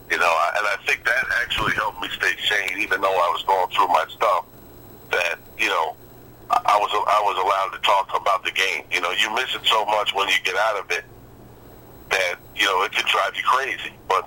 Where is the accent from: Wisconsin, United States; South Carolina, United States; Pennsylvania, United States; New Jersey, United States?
New Jersey, United States; Harrison; You know, my exit is 15W where I grew up in Harrison, and, you know how close the stadium is